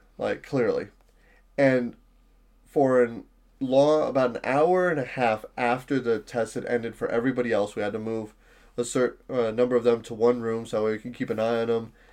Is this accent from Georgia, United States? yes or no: no; Iowa, United States; it came from my home state, technically, Iowa.